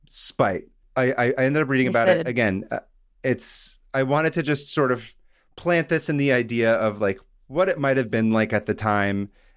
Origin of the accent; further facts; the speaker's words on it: United States; And especially being Iranian American, it's just such a crazy thing for me to see both of those figures at the same time having experienced similar fates.